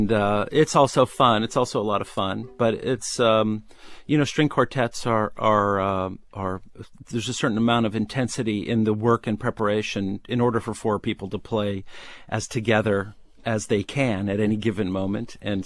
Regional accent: California, United States; We grew up in the Bay Area, in San Francisco Bay Area

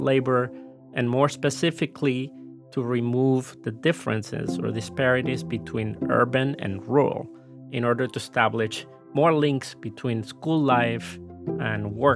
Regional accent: Havana, Cuba; I grew up in Havana and I had to serve in the Cuban army before college

